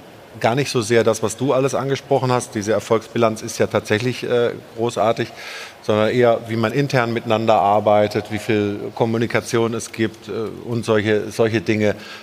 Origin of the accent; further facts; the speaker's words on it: Baden-Württemberg, Germany; ich komme ja aus Baden-Württemberg, bin ein Schwabe